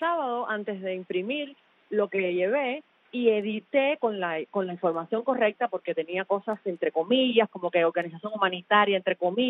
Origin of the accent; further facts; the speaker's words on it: Cuba; claro que soy pro-Cuba, yo soy cubana.